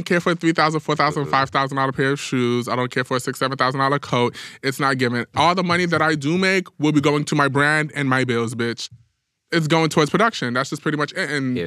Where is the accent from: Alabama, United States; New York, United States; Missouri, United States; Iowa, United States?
New York, United States; New York City; I feel like just how it is as a New Yorker.